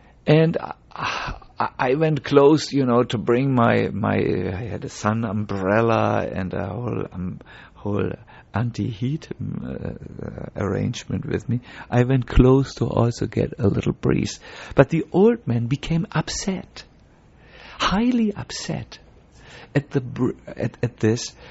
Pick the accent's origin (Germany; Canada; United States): Germany; English is a second language; Remember, I'm from Germany.